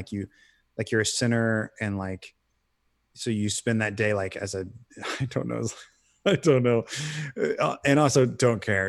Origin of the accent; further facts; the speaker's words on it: Ireland; And also as an Irish person, I don't care if it ever goes the other way.